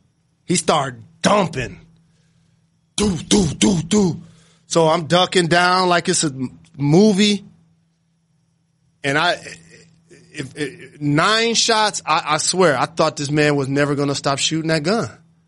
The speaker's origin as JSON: {"language": "English", "town": "Detroit", "region": "Michigan", "country": "United States", "said": "Like, I'm from Detroit."}